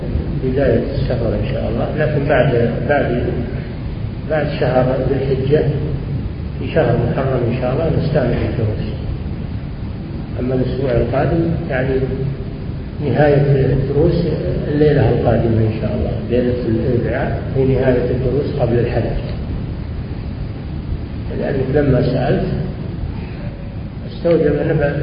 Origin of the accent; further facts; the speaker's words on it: Riyadh, Riyadh Province, Saudi Arabia; نزل على بلدنا الرياض ولم ينزل على البلاد الأخرى